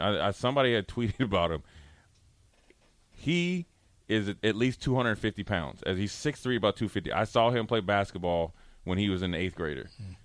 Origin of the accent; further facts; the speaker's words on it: Canada; In Canada, yeah. Man. I'm from Canada. Eh?